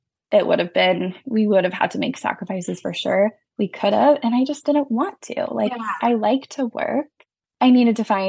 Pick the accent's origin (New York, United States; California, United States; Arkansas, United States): California, United States; I am from Northern California. That's where I live with my family.